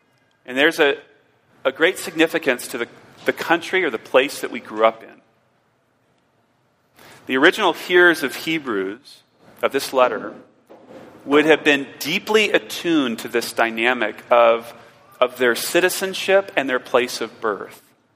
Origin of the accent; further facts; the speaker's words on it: Iowa, United States; also born or lived in Minnesota; now in Phoenix, United States; You know, I grew up in the Midwest, in Iowa and Minnesota, and transplanted down here back in 2008.